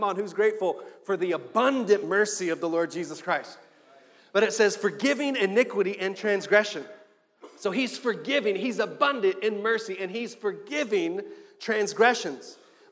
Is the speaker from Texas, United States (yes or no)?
yes; Amarillo, Texas, United States; also born or lived in Abilene, United States / Brownsville, United States; I grew up in Amarillo, Texas, in the Texas Panhandle. And then from there, I moved to Abilene, Texas, and West Central Texas, where I met my beautiful wife